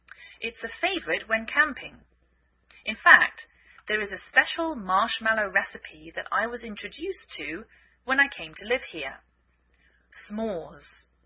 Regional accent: England, United Kingdom; now in United States

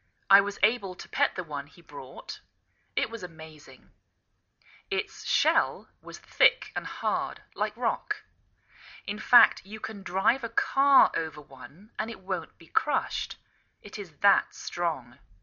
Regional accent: England, United Kingdom; now in United States

